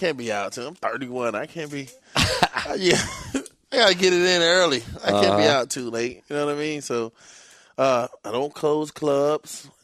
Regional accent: New Jersey, United States; now in Florida, United States; No, I'm from Jersey.

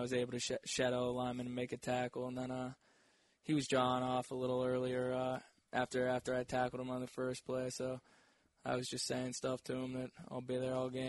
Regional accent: Virginia, United States; Yeah, I grew up in Northern Virginia, so I mean, so I grew up a Redskins fan.

